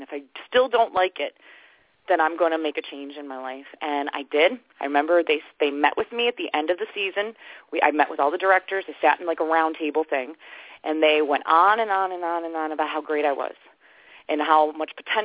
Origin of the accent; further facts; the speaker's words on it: Alden, New York, United States; I came from Buffalo, New York, Alden, New York, which is a farm country. That's where I grew up.